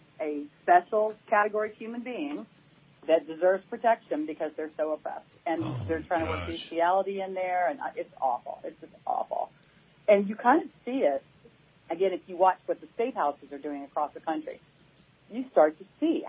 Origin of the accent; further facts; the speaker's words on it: Atlanta, Georgia, United States; also born or lived in Dallas; I grew up in Atlanta, and I lived in Dallas for a while